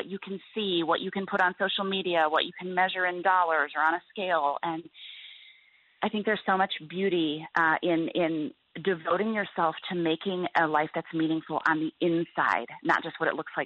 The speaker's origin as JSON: {"language": "English", "region": "Midwest", "country": "United States", "said": "Well, you know, I'm a Midwesterner, and as I mentioned, a pastor's daughter, and I come from a family of hard workers, people who farm and run companies and do sheet metal"}